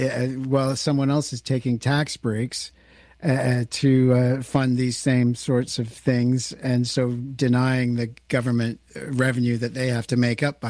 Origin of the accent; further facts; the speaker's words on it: Canada; as a Canadian taxpayer